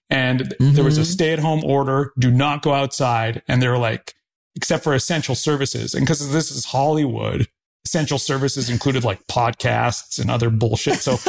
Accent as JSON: {"language": "English", "country": "Canada", "lives_now": "Los Angeles, United States", "said": "I'm in Los Angeles and I'm from Canada."}